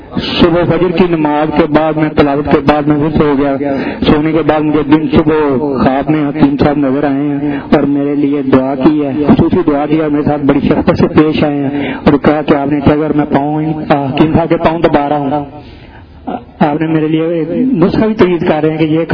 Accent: Gujranwala, Punjab, Pakistan; اور میں گجرا والا سے آیا ہوں.

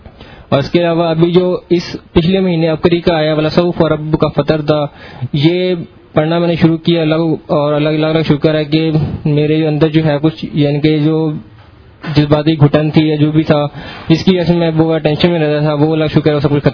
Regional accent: Lahore, Punjab, Pakistan; میں لاہور سے ہوں.

